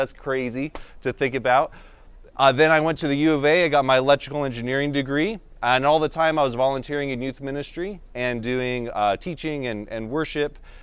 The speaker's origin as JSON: {"language": "English", "town": "Tucson", "region": "Arizona", "country": "United States", "tie": "born or raised there", "said": "I'm in my 30s. I am a millennial, and that's not a dirty word. That's okay. And I grew up in Tucson. I came to this church in high school back in 98"}